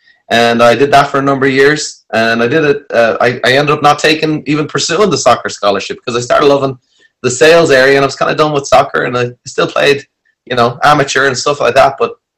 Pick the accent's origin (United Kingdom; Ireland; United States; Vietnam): Ireland; I'm born and raised in Ireland.